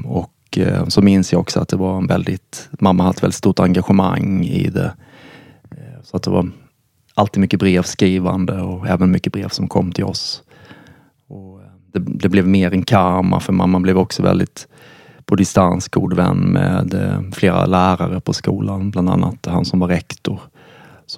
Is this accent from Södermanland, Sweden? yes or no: no; Karlshamn, Blekinge, Sweden; Jag växte upp i en liten stad i södra Sverige som heter Karlshamn. Det ligger i Sveriges minsta landskap som heter Blekinge. Och då växte jag upp i en förort i Karlshamn.